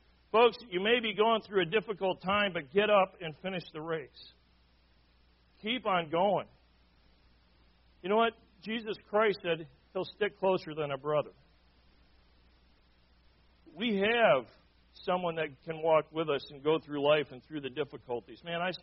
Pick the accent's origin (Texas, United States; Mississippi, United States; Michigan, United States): Michigan, United States; Foster Area; You know, as a young man growing up in Foster Area, Michigan, and some I talked to from Michigan kind of know where Foster Area Mayville is, but Foster Area, Michigan is a spot on the map.